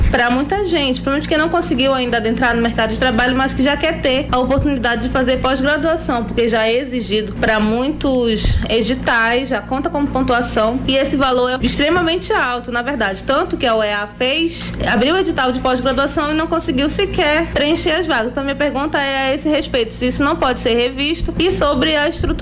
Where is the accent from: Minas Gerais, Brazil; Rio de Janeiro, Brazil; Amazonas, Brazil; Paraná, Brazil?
Amazonas, Brazil; Careiro; eu tenho 27 anos, sou do município do Careiro